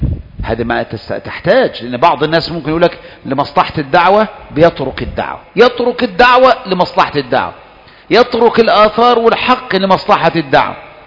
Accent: Egypt; كثير من الجماعات نحن في من أهل مصر مؤسسوها

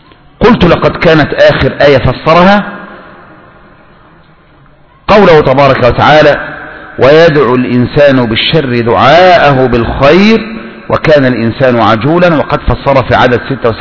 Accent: Egypt; ولما رجعت إلى قريتي في مصر وذهبت إلى القاهرة

